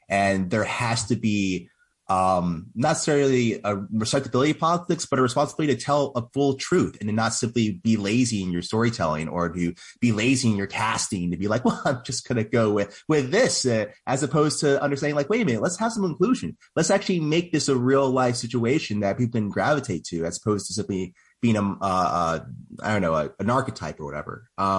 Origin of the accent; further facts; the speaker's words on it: St. Louis, Missouri, United States; I thought about leaving St. Louis. I grew up in St. Louis. It's a super racist town.